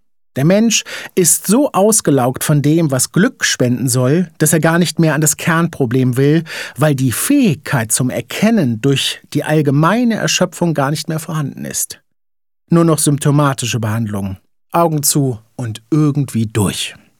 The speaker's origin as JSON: {"language": "German", "town": "Hanover", "region": "Lower Saxony", "country": "Germany", "said": "Ich komme aus Fahrenwald, Arbeiterviertel, Kontinentalwerk, Wohnhäusereien mit immensem Dämmmaterial."}